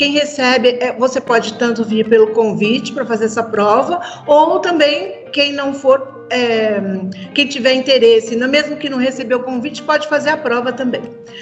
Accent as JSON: {"language": "Portuguese", "region": "São Paulo", "country": "Brazil", "said": "eu sou da Zona Leste. Então, era perto da minha casa"}